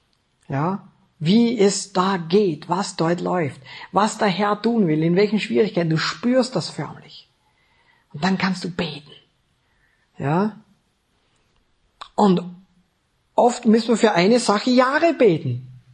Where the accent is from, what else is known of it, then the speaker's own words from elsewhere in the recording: Vorarlberg, Austria; Ich bin ja Vorarlberger.